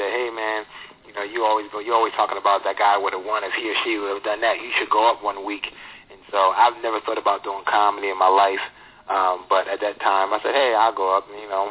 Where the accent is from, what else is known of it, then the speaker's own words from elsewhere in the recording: Philadelphia, Pennsylvania, United States; No, I grew up, I'm from Philadelphia originally, so I grew up in a pretty big family.